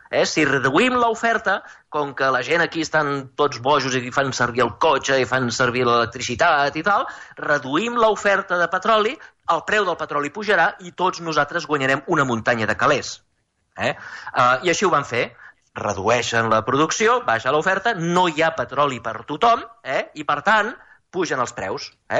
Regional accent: Cabrera de Mar, Catalonia, Spain; Jo sóc del Maresme, diguem, de Cabrera de Mar, i jo recordo quan era petit que tot el Cabrera de Mar, tot el Maresme, Vilassar, Mataró, tot arreu estava ple d'hivernacles

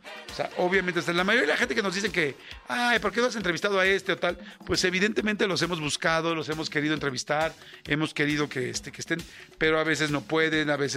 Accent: Mexico; así o más fiesta es somos los mexicanos.

